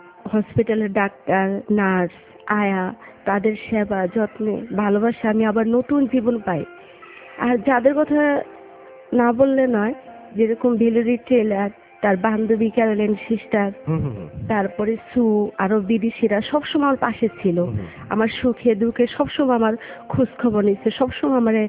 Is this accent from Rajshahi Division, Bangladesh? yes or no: no; Dhaka, Dhaka Division, Bangladesh; born there; আমি ঢাকা।